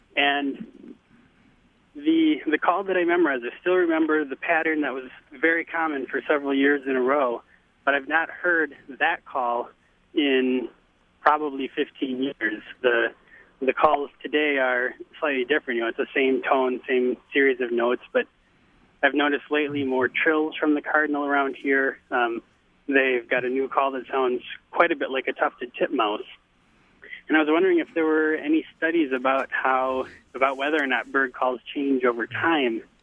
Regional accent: Madison, Wisconsin, United States; I'm a longtime bird watcher, and growing up in Madison here

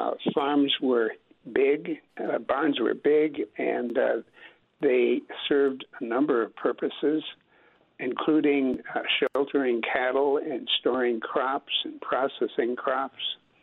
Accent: Baileys Harbor, Wisconsin, United States; my father was a carpenter, and many of my relatives back home in Door County are builders. I grew up in Bailey's Harbor, and it still had a number of barns right in the community.

